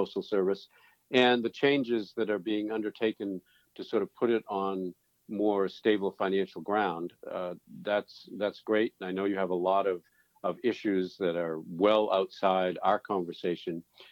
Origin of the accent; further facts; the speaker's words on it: Maine, United States; I'll just use Maine as an example. That's my home state.